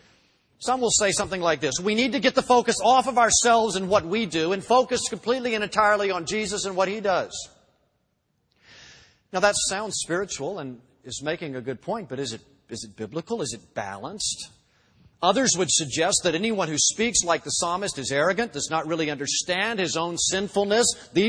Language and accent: English; Ocala, Florida, United States; Steve Spurrier was a big hero of mine growing up in Ocala. I was in Gator Country then.